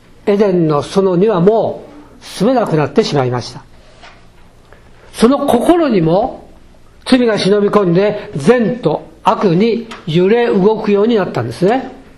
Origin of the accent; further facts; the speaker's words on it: Shimonoseki, Yamaguchi, Japan; 13歳の時に故郷の町、下関が B29 の焼夷弾で焼かれたんですね。